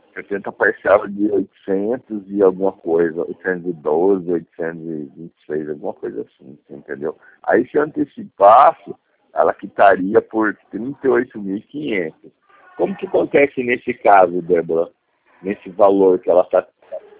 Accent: Campo Grande, Brazil; eu sou de Campo Grande, da Graia.

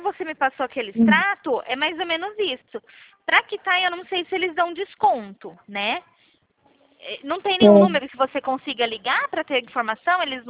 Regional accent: Araras, São Paulo, Brazil; Eu não sou de Caxias, sou de Araras.

